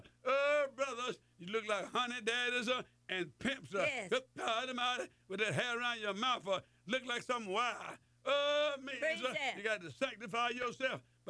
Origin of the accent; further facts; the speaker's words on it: Mississippi, United States; Hey, you want some black-eyed peas. I'm from Mississippi.